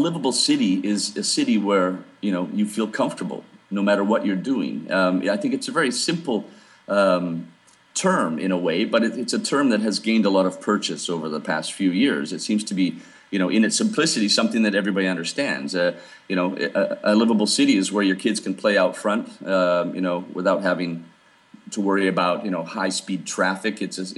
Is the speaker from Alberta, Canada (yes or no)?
yes; Calgary, Alberta, Canada; also born or lived in Fort McMurray; I was born in Fort McMurray and then grew up in Calgary. So from tar sands baby to the Danish bicycle ambassador, go figure.